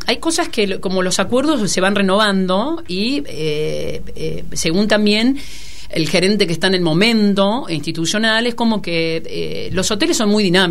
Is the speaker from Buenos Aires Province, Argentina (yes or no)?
yes; Mercedes, Buenos Aires Province, Argentina; Yo digo asado porque soy de Mercedes